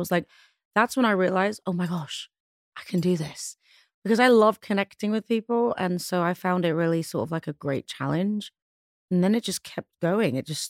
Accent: London, United Kingdom; also born or lived in Kosovo; In Pristine, yeah. And then I moved to London when I was one. And yeah, that's kind of where it all happened.

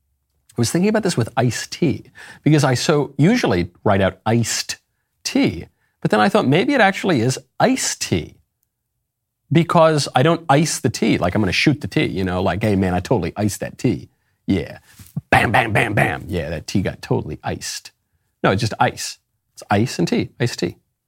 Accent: New York, United States; I grew up in New York. I think there's a higher proportion of mental illnesses in New York.

